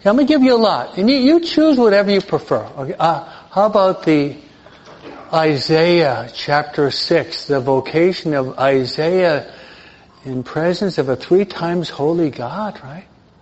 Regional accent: New York City, New York, United States; because being a New Yorker, I tend to do everything fast.

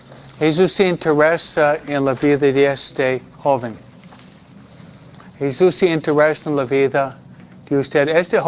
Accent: New York, United States; Yo soy de Nueva York, ¿no? Nueva Yorkinos.

